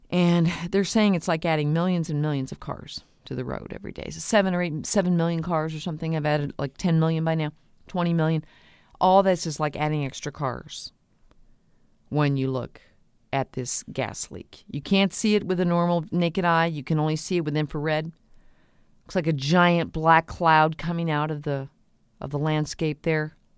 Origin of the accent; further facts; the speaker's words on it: Corpus Christi, Texas, United States; One that really touched me was in my hometown of Corpus Christi, Texas